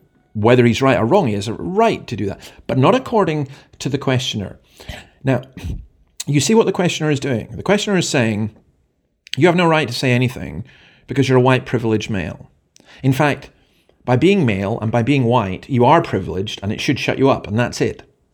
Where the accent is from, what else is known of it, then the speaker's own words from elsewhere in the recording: Scotland, United Kingdom; I wonder if that includes me as a Scot.